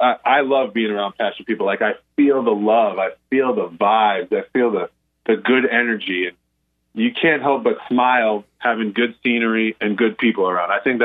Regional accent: Northeast, United States; I was like, yeah, I'm from the Northeast. Like, yeah, I thought I could drink. And then I went to school in Iowa.

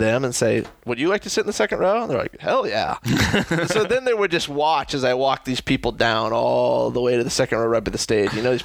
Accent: United States; I'm from America. I speak English.

